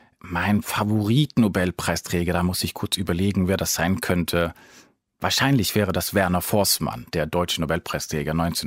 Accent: Sweden; German is a second language; Ich komme auch aus Schweden, aber bisher wurde ich nicht eingeladen.

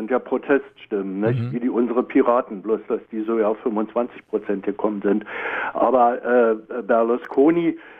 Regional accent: Italy; Wir sind ja aus Italien auch andere Sachen gewöhnt.

